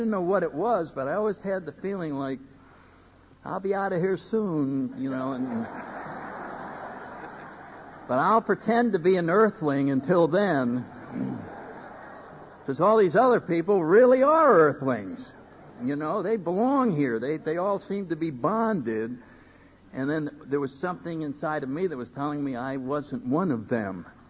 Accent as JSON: {"language": "English", "town": "New Haven", "region": "Connecticut", "country": "United States", "tie": "born or raised there", "said": "I grew up in New Haven, Connecticut. I was born up there in 1931."}